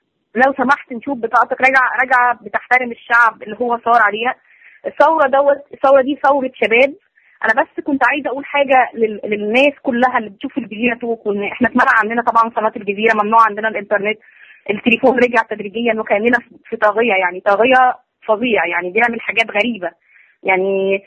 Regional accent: Egypt; يعني احنا مقسمين نفسنا كمصريين

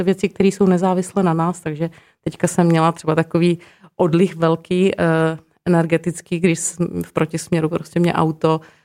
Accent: South Moravian Region, Czechia; já pocházím z Moravského Krasu

